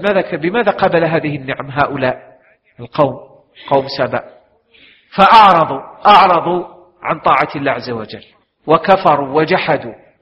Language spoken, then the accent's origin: Arabic; Algeria; كما هو الحال عندنا في الجزائر،